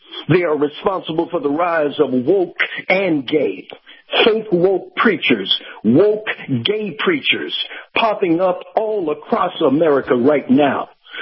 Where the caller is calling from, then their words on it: Wesley Chapel, Florida, United States; from Wesley Chapel.